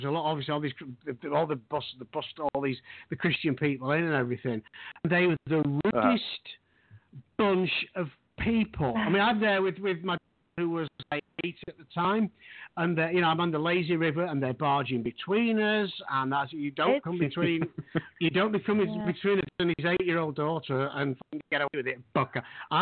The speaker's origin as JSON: {"language": "English", "region": "England", "country": "United Kingdom", "moved": "yes", "lives_now": "Houston, United States", "said": "I'm in Houston, and when we moved here, it was like, you know, people ask. I mean, I was from England."}